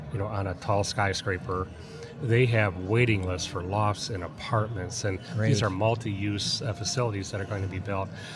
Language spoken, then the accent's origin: English; Detroit, Michigan, United States; born there; No. But I was born in Detroit.